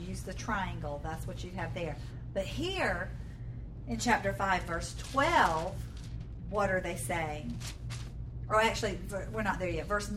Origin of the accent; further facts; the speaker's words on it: Southern US, United States; moved away as an adult; growing up in the South, I thought that the South was the only place that prejudice took place. And then I married somebody in the Navy and we moved around